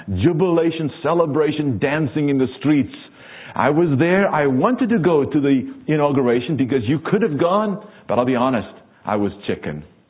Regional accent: South Africa; As I've mentioned before, I was born and raised in the Republic of South Africa.

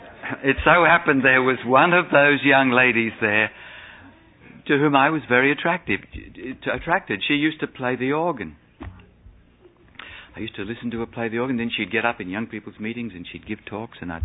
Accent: Melbourne, Victoria, Australia; moved away as an adult; also born or lived in Sydney; See, when I was a young fella, about 19, we moved to Sydney and from Melbourne in Australia, and we went into the Waitara Church.

